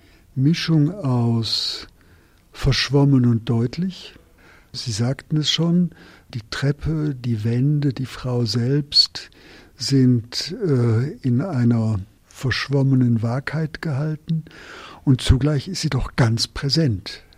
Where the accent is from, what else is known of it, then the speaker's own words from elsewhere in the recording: Southern Germany, Germany; Ich fühle mich auch ein bisschen als Schweizer, was für den Süddeutschen ja sowieso nicht so schwer ist.